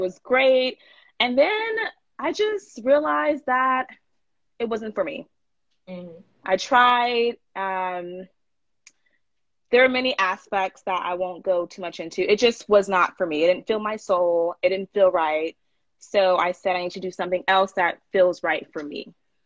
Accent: Oakland, California, United States; moved away as an adult; now in Houston, United States; I'm from Cali. So born and raised in Cali, Oakland to be exact. I came to Houston for college and I never left after.

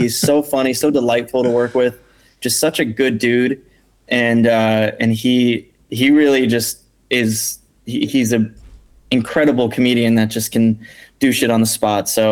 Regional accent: California, United States; I'm not an immigrant. I grew up in California.

